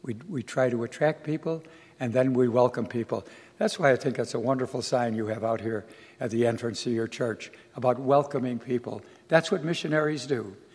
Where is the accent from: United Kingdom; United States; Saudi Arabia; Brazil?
United States; Chicago, Illinois; as I mentioned, and I'm from Chicago. And you know, we Chicagoans are very boastful these days.